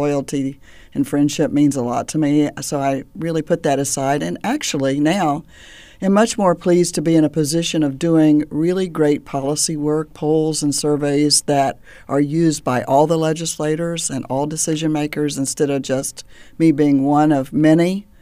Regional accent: Tampa, Florida, United States; born there; But I was always trying to get back home because I was born in Tampa.

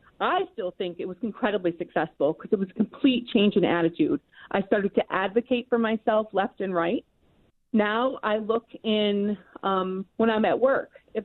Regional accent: Rochester, New York, United States; I grew up in Rochester, lifelong Rochester resident.

